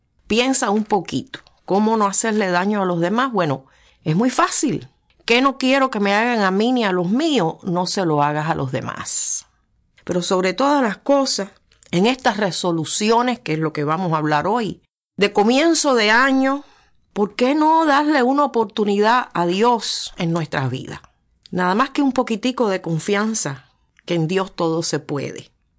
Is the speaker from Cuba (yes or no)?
yes; Cuba